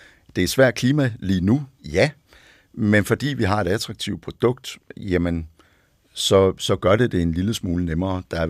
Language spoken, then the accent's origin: Danish; Randers, Central Denmark Region, Denmark; Jeg husker, da jeg var dreng, var der en vindmølleproducent i Randers, hvor jeg voksede op